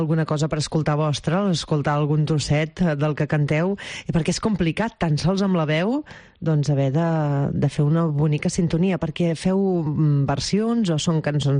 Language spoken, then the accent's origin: Catalan; Mataró, Catalonia, Spain; tots els amics que ens escolteu des del meu poble, des de Mataró, poble-ciutat, que és com jo sempre dic, que és una ciutat però que té un esperit de poble